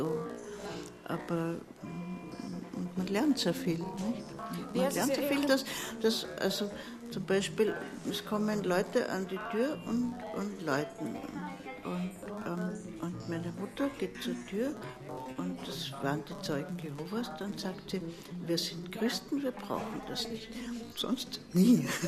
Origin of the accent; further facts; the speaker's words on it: Tyrol, Austria; Also ich bin im Heiligen Land Tirol aufgewachsen. In einem atheistischen Privathaushalt bin ich auch aufgewachsen.